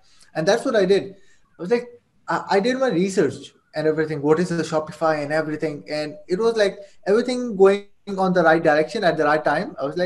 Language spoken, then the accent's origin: English; Saudi Arabia; moved away as an adult; now in Pakistan; I was born and raised in Saudi Arabia. I lived over there and spent my whole life over there. If I'm talking about whole life, until I was 18.